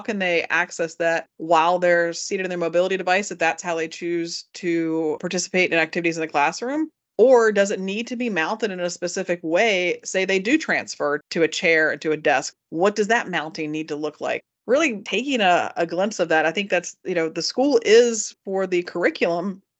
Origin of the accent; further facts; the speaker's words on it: Lynchburg, Virginia, United States; but then back home, where I grew up in Lynchburg, Virginia, it's a lot smaller